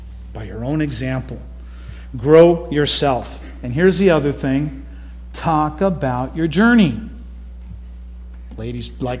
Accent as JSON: {"language": "English", "region": "Arizona", "country": "United States", "said": "Hey, I'm from Arizona. I know what it's like to hunt in the desert."}